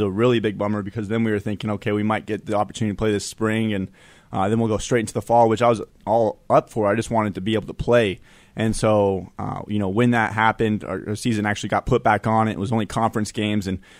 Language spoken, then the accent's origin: English; Denver, Colorado, United States; I'm from Denver. And so at the time, I was a really big Broncos fan.